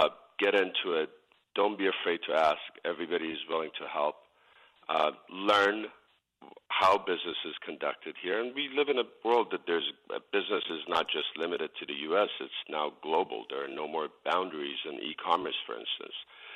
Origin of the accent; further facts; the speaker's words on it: Iran; English is a second language; now in United States; opportunities were extremely limited where I come from Iran